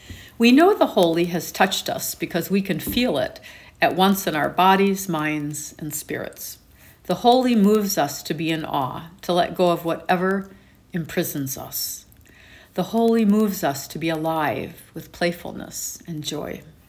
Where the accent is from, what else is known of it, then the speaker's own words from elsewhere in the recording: Urbana, Illinois, United States; I grew up in Urbana, Illinois, and attended Urbana High School, 2 hours south of here.